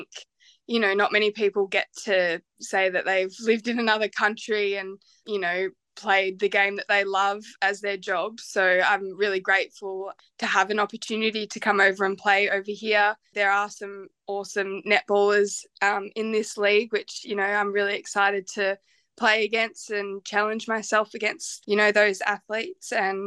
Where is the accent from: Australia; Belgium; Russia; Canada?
Australia; me being an Australian player